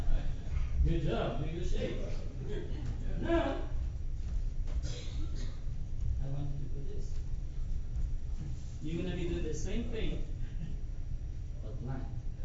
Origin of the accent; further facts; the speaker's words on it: Bolivia; accent: Bolivian; English is a second language; First of all, put a lot of attention, you know, to my Bolivian accent.